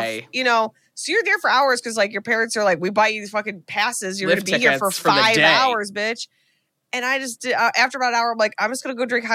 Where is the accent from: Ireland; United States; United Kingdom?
United States; Ohio; We're from Northeast Ohio, and we would go to this ski.